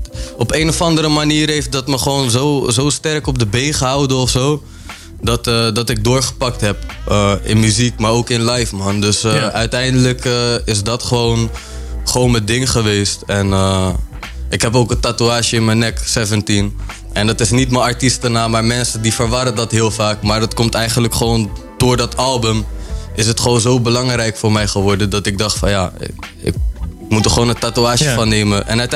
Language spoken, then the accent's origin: Dutch; Harderwijk, Gelderland, Netherlands; Ik kom uit Harderwijk.